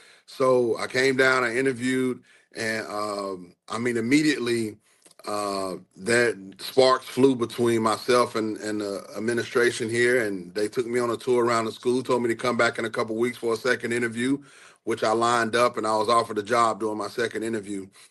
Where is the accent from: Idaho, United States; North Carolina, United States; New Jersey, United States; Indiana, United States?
North Carolina, United States; Gastonia; I hail from Gastonia, North Carolina, the big city out there beside Charlotte.